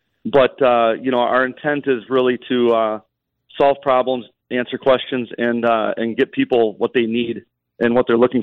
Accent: Oconomowoc, Wisconsin, United States; We, you know, Aaron and I were born and raised in Oconomowoc, so very much southeastern Wisconsin.

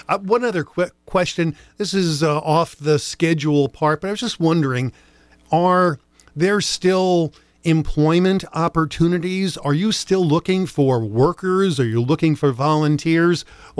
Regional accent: New Jersey, United States; I'm from New Jersey originally

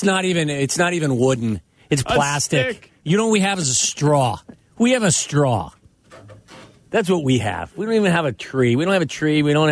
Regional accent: Cincinnati, Iowa, United States; I guess I grew up in Cincinnati, Iowa. I guess that's what I did then.

